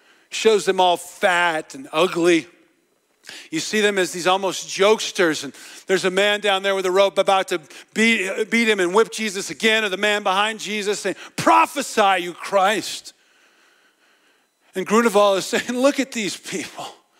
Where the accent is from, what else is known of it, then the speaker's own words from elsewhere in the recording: New Jersey, United States; accent: Jersey; My friends from Jersey corrected my Jersey accent last week, as Jersey people are good to do.